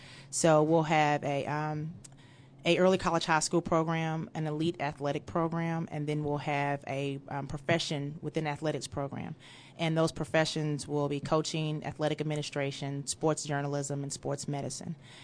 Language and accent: English; Houston, Texas, United States; So, see, I'm from Houston, Texas. I attended Jack Yates High School.